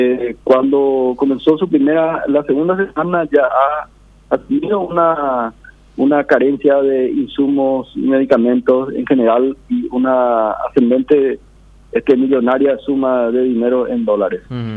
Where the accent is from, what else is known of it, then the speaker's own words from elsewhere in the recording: Paraguay; como paraguayo uno quiere ver ahí en la esquina algo que esté echando humo